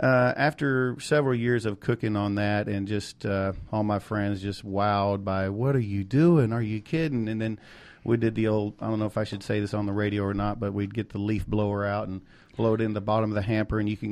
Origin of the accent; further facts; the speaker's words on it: Texas, United States; moved away; I'm from Texas, moved here in '94, so it became a big goal of mine to have the best brisket in the state of Georgia.